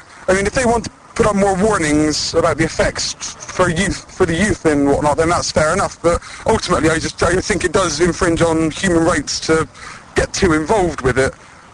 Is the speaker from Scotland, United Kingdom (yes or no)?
no; Chester, North West England, United Kingdom; now in Russia; Well, I'm not actually from Bristol, from Chester originally, but I live in Russia at the moment